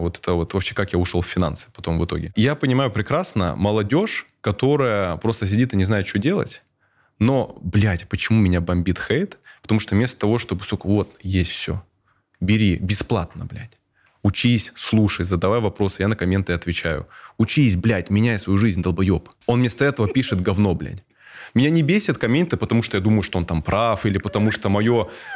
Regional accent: New York, United States; Я вырос в Нью-Йорке.

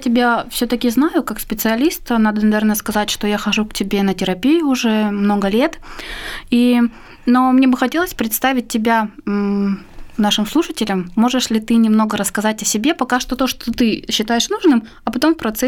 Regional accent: Irkutsk, Irkutsk Oblast, Russia; я неугомонный фотограф из Иркутска

